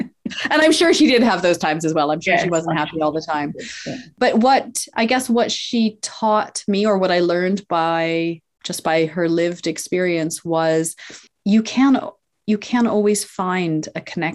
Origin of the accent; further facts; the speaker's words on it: British Columbia, Canada; moved away as an adult; now in United Kingdom; I'm originally from Canada. I hail from Vancouver Island, so very west coast. I had a very non-traditional upbringing in the woods of British Columbia and spent up until I was 25 there, and then came over to England for love and came for a year. Still here, 17 years later